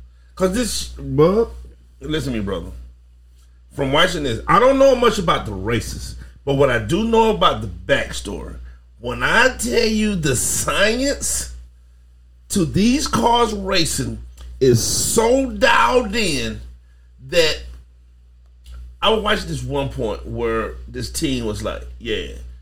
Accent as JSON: {"language": "English", "town": "Atmore", "region": "Alabama", "country": "United States", "said": "See, I'm from Atmo. Little city in Alabama for people from France that mess with us and places like that. It's a little city in the southern part of the United States."}